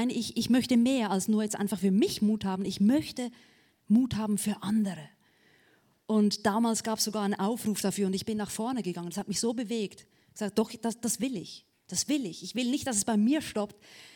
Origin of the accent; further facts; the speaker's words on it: Switzerland; accent: Swiss German; Ich merke gerade, ich rede Hochdeutsch. Ich war 2 Wochen in Deutschland, es ist halt noch nicht umgestellt irgendwie. Ich kann ja auf Schweizerdeutsch wieder machen.